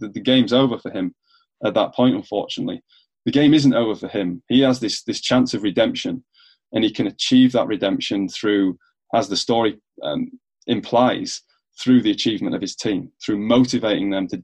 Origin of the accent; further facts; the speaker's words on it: England, United Kingdom; Yeah, I have to say that although I'm being an Englishman, I'm not an American football fan per se.